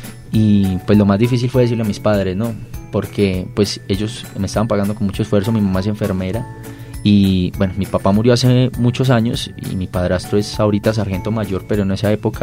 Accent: Bogotá, Colombia; also born or lived in Armenia; yo soy nacido en Armenia, pero me crié aquí en la ciudad de Bogotá. Entonces, tengo como una combinación. Yo vine a Bogotá buscando el tema educativo porque en Armenia pues no hay mucha diversidad de universidades

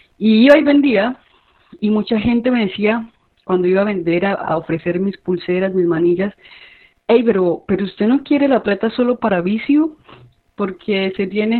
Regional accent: Colombia; now in Peru; salí de Colombia, ahora estoy sola

